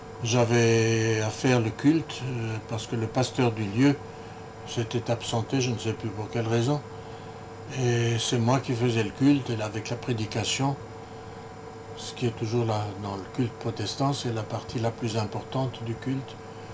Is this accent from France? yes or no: yes; Grand Est, France; j'ai fait mes études de théologie à Clermont-Ferrand en tant qu'Alsacien. Au bout de mes études, pour que je ne sois pas rapatrié en Alsace et envoyé en Russie